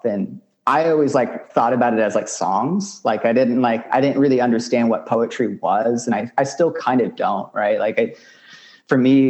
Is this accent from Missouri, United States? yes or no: yes; Missouri, United States; also born or lived in San Antonio, Texas; Growing up as someone who identifies as Mexican American, someone who was born in San Antonio, but, you know, moved to Missouri at a young age and was sort of uprooted from that original environment